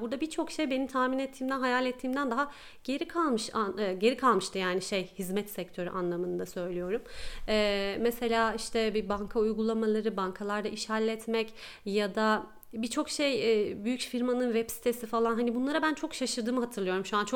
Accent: Istanbul, Turkey; moved away as an adult; now in London, United Kingdom; Hiç yurt dışında yaşama tecrübem yok aslında. Hatta şehir bile değiştirmedim. İstanbul'da doğdum, İstanbul'da yaşadım. Benim ailem de, eşimin ailesi hep orada.

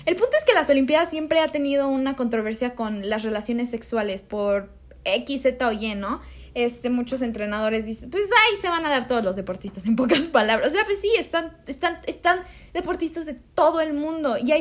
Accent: Mexico; Y muchas veces como mexicanos o latinoamericanos, pues nos podemos ver las novelas

